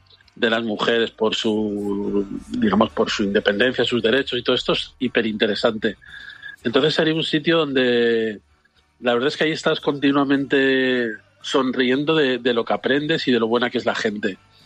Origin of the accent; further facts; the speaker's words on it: Alicante, Valencian Community, Spain; para la gente que somos de Alicante, ese verde es como que no existe